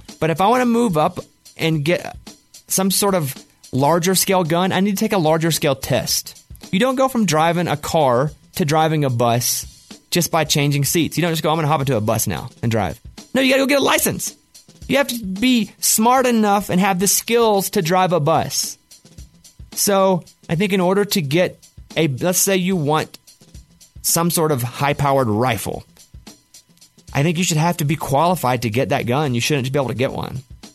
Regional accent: Arkansas, United States; I have a lot of guns. I grew up in Arkansas. Guns to me are more tools than they are fantasy weapons.

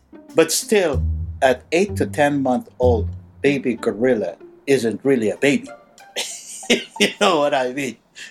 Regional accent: San Juan, Metro Manila, Philippines; by the time I was 11 years old, that's when my father passed away, and I started growing up in Manila, in Little Baguio, specifically in San Juan.

